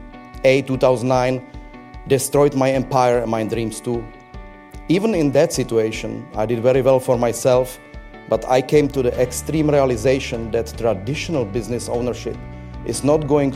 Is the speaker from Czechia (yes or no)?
yes; Czechia; So I grew up in Czech Republic, in German-French family, during the deep era of communism.